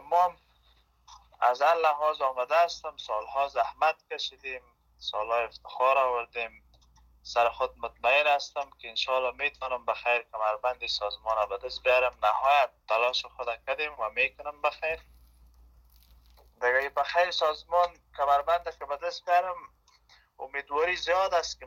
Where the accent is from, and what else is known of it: Afghanistan